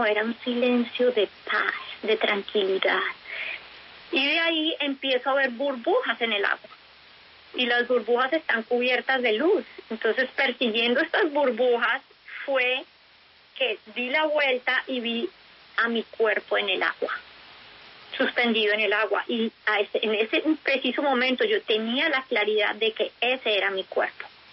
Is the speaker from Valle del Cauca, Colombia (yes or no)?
no; Bogotá, Colombia; born there; Yo nací en Bogotá, nunca había tenido mi cabeza bajo el agua.